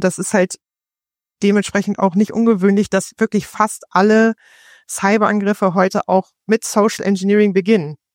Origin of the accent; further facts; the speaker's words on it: Reden, Lower Saxony, Germany; komme aus Reden, das ist ein beschauliches Örtchen in Niedersachsen